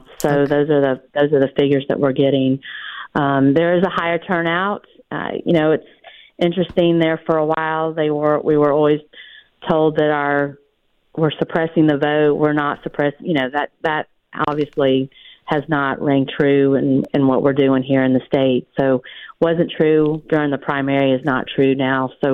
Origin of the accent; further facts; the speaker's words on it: Arizona, United States; Sheriff Daniels from my hometown of Cochise County was scheduled to come out